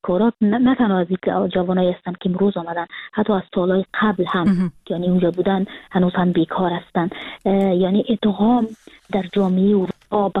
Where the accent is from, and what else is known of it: Kabul, Afghanistan; now in Frankfurt, Germany